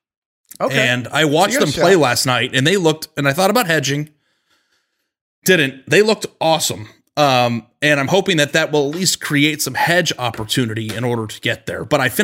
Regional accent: Arizona, United States; which growing up in Arizona, that's such a foreign thing to me.

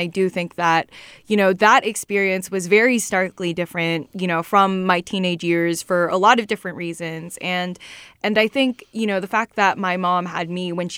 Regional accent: United States; born there; my mom is from the Philippines. I was born in America.

